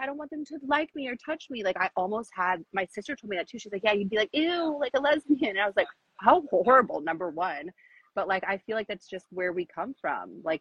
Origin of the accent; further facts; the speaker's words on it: Southern US, United States; I was like completely brainwashed by society and like growing up in the South.